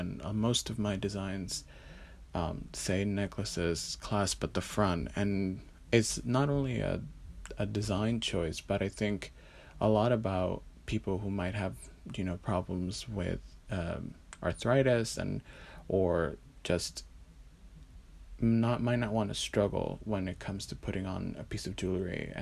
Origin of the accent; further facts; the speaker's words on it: Oaxaca, Mexico; the area where I grew up in Mexico, in Oaxaca, was and continues to be Mixteca territory.